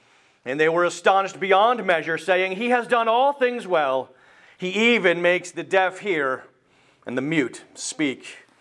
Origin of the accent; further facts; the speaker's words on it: Lancaster, Pennsylvania, United States; doing a ministerial internship with Pastor Greg Strawbridge in Lancaster, Pennsylvania, which is where we hail from Pennsylvania.